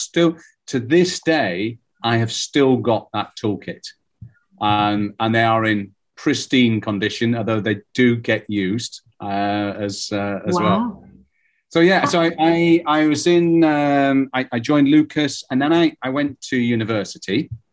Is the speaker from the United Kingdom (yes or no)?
yes; Scarborough, Yorkshire and the Humber, United Kingdom; Well, I grew up in Scarborough, by the seaside.